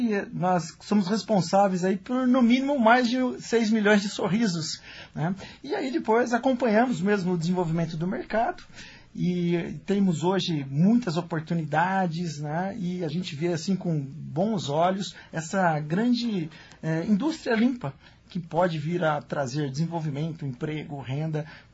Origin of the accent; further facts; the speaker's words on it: Campinas, São Paulo, Brazil; Eu sou de Campinas, né? Então Brotas está a 150 quilômetros de Campinas.